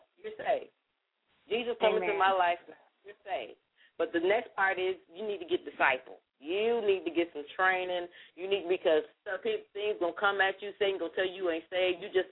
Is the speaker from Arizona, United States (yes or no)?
no; Newburgh, New York, United States; And, of course, I'm from Newburgh. We always got room for one more.